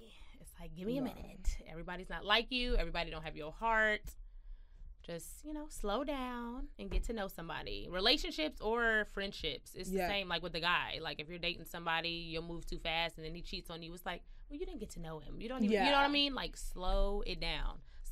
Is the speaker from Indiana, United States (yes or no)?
no; Dallas, Texas, United States; I'm from Dallas.